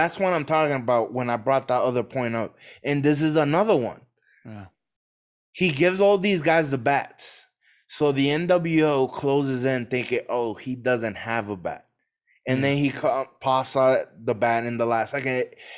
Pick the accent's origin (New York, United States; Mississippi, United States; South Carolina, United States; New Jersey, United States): New York, United States; New York City; born there; I had Sting, DDP, and Harlem Heat, because I was born in Harlem.